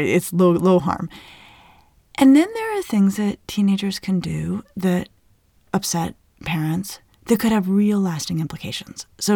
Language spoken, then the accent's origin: English; Colorado, United States; my mother's an extraordinary cook, and I grew up in Colorado in the Southwest.